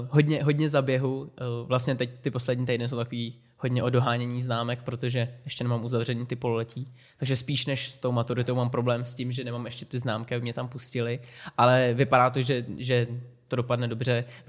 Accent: Špindlerův Mlýn, Hradec Králové Region, Czechia; Jako dětství ve Špindlu bylo úplně fakt jak z nějakého filmu, to bylo jako super.

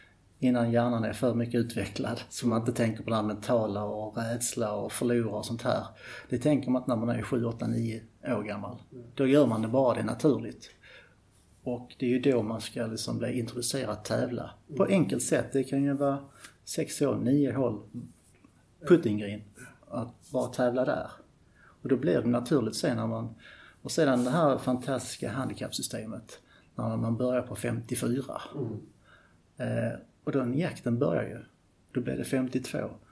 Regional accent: Landskrona, Skåne, Sweden; Eftersom jag är skåning och vi har vinden, uppväxt i Landskrona, banan ligger vid kusten

